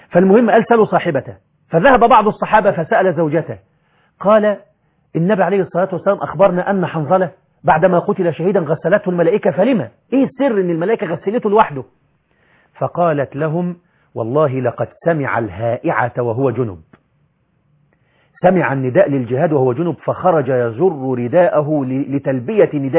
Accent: Egypt; عامل زي عندنا في مصر لما حد يشوف حاجة حلوة كده مع واحد يقول له ايش ايش، عندنا في مصر في الله ايش ايش

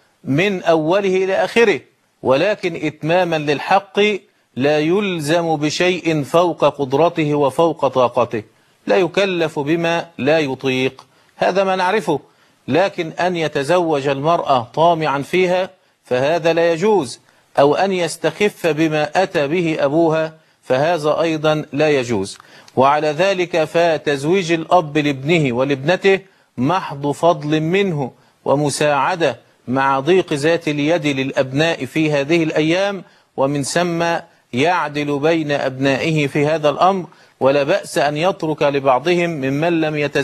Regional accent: Egypt; فالعرف جرى عندنا في مصر إن كان في قطعة أرض بتزرع

